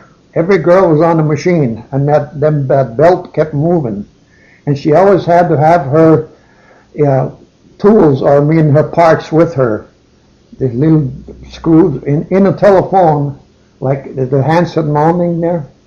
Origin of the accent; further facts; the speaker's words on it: Ishpeming, Michigan, United States; also born or lived in North Lake; Well, I was born in North Lake. And about a year, I think it was about a year old when we moved to West Ishpeming.